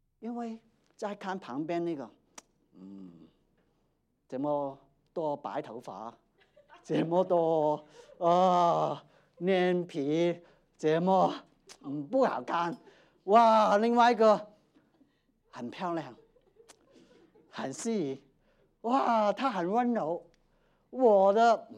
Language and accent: Chinese; Hong Kong; 譬如我在香港成长，在六零年代那个时候呢，香港很穷啊